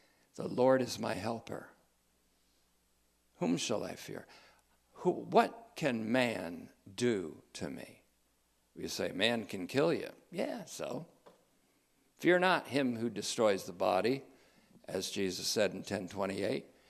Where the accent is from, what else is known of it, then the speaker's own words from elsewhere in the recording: Hoosick Falls, New York, United States; born there; Rensselaer is the county in which I was born in New York State, in Hoosick Falls, a thriving metropolis by all descriptions.